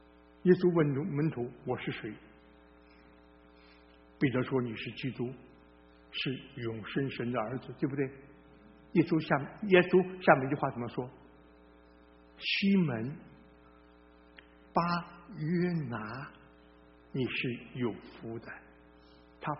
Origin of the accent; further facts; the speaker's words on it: Hsinchu, Taiwan; 我小时候在新竹